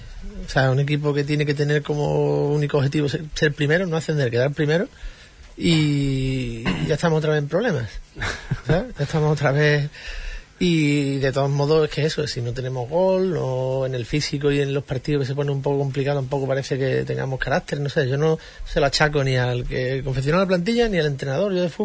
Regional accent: Huelva, Andalusia, Spain; also born or lived in Minas de Río Tinto / La Palma del Condado; tengo sangre berrocaleña, nací en Minas de Río Tinto, viví hasta los 10 meses en La Palma del Condado, mi mujer de Valverde, o sea que yo digo siempre que soy de Huelva capital como el que nació en la Plaza de las Mojas

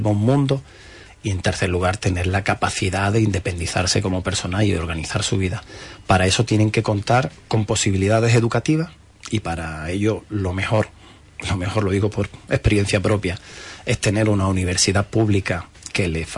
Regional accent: Huelva, Andalusia, Spain; tipo criado aquí en Huelva, más de Huelva que un choco, que un cabezo

